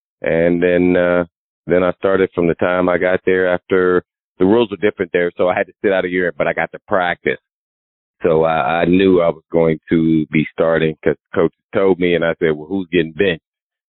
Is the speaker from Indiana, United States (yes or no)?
yes; Indianapolis, Indiana, United States; That I was too small growing up in Indiana, Indianapolis, and then going to a private cathedral fighting Irish.